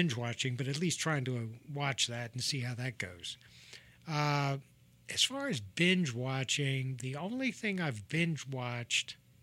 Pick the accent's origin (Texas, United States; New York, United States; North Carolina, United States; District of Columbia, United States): District of Columbia, United States; Washington; I grew up in the Washington, D.C. area, so there was Jell-Ofs and there was Garfinkel's.